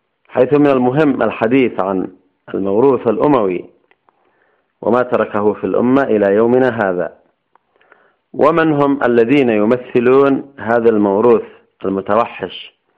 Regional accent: Yemen; كيف كان الوهابي في بلدنا اليمن؟

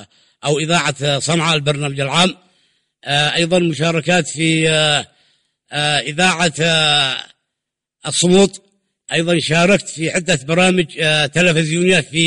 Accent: Kawkaban, Al Mahwit Governorate, Yemen; من مدينة كوكبان محافظة المحويت، طبعا ناحية شبان كوكبان.

